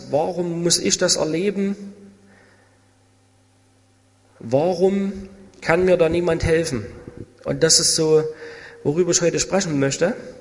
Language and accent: German; Zwickau, Saxony, Germany; das ist meine liebe Frau Christiane. Wie schon gehört, wir kommen aus Zwickau.